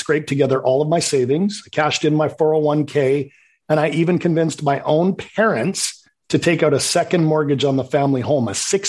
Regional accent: Canada; growing up in Canada

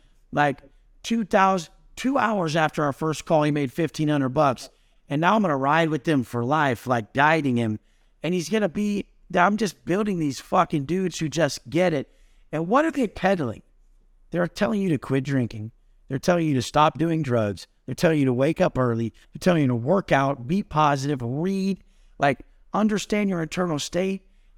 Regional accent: Oceanside, California, United States; I'm ghetto, bro. Like, I grew up in Oceanside as a drug dealer, fucking listening to trap music.

